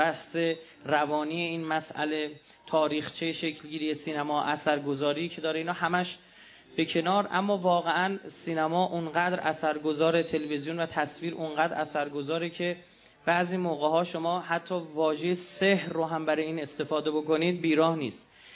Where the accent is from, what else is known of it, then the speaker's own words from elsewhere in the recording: Iran; متاسفانه ما ایرانیام استاد این هستیم که شور یه چیزی رو در بیاریم